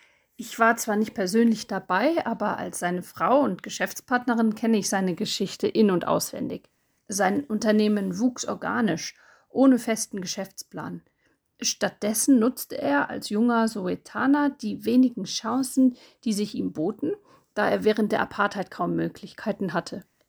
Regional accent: Sweden; moved away as an adult; now in Soweto, South Africa; Zuallererst, ich bin nicht hier in Soweto geboren. Ich komme eigentlich aus Schweden. Ich bin aber vor vielen Jahren hierher gekommen und habe Lebo, den Gründer von Lebo's Backpackers, geheiratet. Und seitdem ist Soweto mein Zuhause.

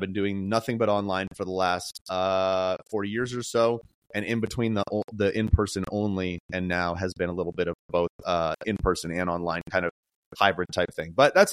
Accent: Colorado, United States; this was in North Dakota, so I was far away from home. I'm from Colorado.

